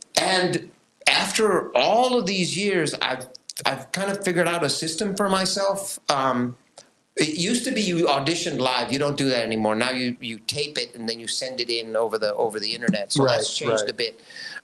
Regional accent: Elsa, Texas, United States; I'm from Elsa. Yeah. I lived a fucked up life to begin with as a migrant farm worker

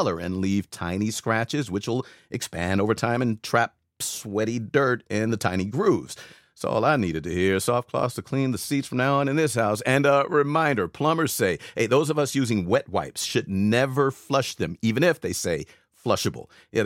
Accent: Texas, United States; why the country of Chile and my home state of Texas here in the U.S. don't get together for a flag brotherhood summit.

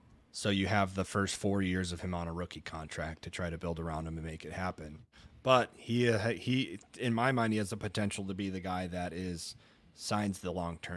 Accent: Chicago, Illinois, United States; I'm from Chicago.

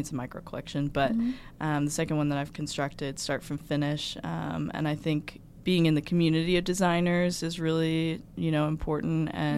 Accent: Louisville, Kentucky, United States; I'm from Louisville, Kentucky. I was born and raised there.

